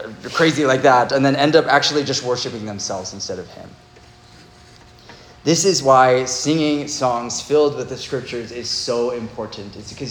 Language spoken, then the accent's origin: English; Texas, United States; I'm not Korean. I definitely speak English. I'm from Texas, y'all. I'm really good at speaking English.